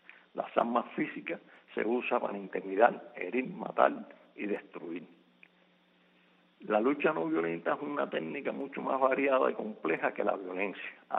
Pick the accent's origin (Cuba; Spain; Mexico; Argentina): Cuba; En mi condición de ciudadano cubano libre y activista de derechos humanos